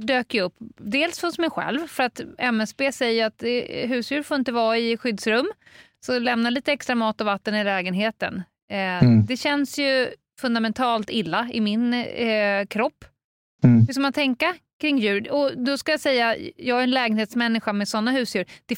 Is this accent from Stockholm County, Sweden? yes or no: yes; Stockholm, Stockholm County, Sweden; Alltså, det kan man ju se här som stockholmare.